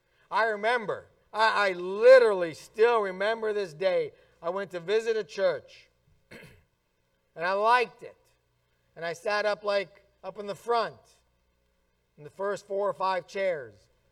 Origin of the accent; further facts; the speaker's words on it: North Dakota, United States; also born or lived in Minnesota; I was really from North Dakota and Minnesota. I don't know how they got Michigan.